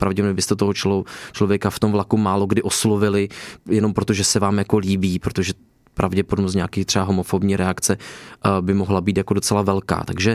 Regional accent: Prague, Czechia; já třeba jako Pražák

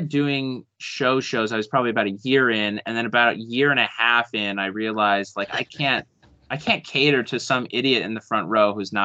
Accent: Utah, United States; I was raised in Utah. So I say I'm from Utah.

